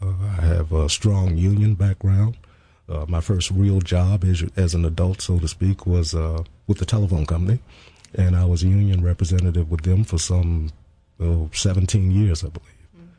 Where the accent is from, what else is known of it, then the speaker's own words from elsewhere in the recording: Richmond, Virginia, United States; I grew up in the Churchill section of Richmond, which was interesting and interesting times.